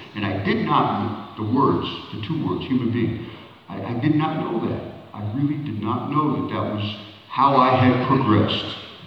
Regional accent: Midwest, United States; No, and I come from the Midwest. I grew up in the Midwest, where it's now, you know, Trumpistan and all that other, you know.

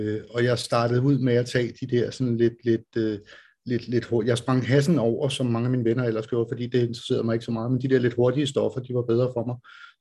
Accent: Ølstykke, Capital Region of Denmark, Denmark; also born or lived in Copenhagen / Roskilde; Jeg kommer faktisk fra København, og så da jeg var helt lille, der flyttede vi til en lille by, der hedder Ølstykke, og så flyttede jeg tilbage til Roskilde, og så flyttede jeg til København, og så flyttede jeg til Jylland, og så har jeg ellers boet alle mulige steder

